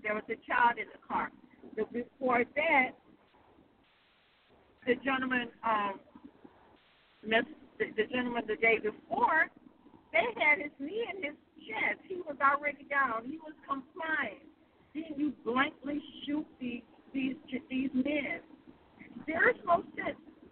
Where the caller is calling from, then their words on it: Heathrow, Florida, United States; I'm calling from Heathrow, Florida.